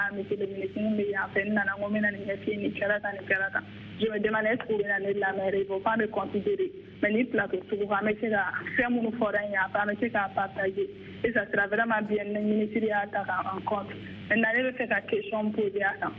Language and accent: French; Mali; je suis malienne